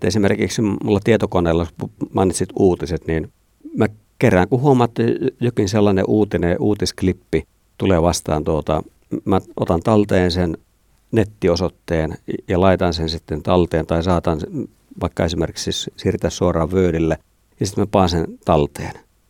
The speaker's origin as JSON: {"language": "Finnish", "region": "Lapland", "country": "Finland", "said": "Mulle itselle Pohjois-Suomesta, Lapista, kun olen kotoisin"}